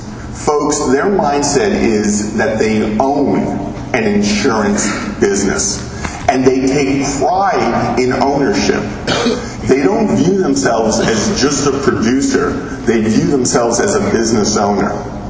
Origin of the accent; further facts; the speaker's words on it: Cherry Hill, New Jersey, United States; I'm from Cherry Hill, New Jersey. For you that need a little bit of a geography, it's a small state.